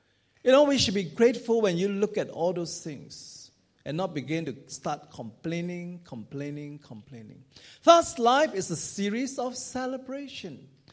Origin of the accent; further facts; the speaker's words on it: Singapore; I'm speaking as a Singaporean